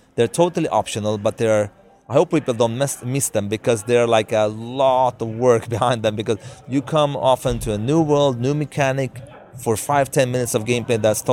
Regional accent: Sweden; English is a second language; I'm not from Hollywood from that side. I'm from Sweden, but I make definitely movies.

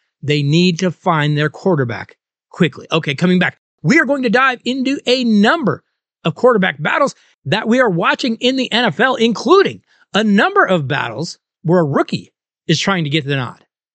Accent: Denver, Colorado, United States; Okay, so we move next to my hometown team, and that, of course, is the Denver Broncos

